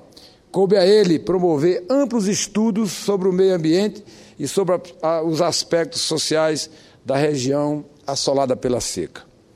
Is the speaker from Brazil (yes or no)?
yes; Ceará, Brazil; Como sertanejo que sou, senador pelo Ceará